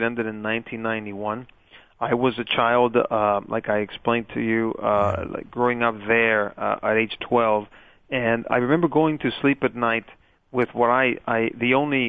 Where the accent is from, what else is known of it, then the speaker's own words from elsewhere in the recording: El Salvador; I was a child growing up in El Salvador, my native country, as you described. And I grew up amidst the Civil War that spanned over 12 years.